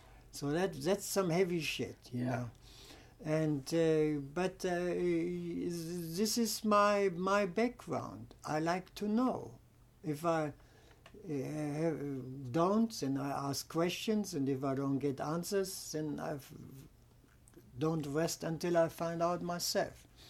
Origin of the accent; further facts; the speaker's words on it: Germany; see, I'm from Germany, and when I finished my schooling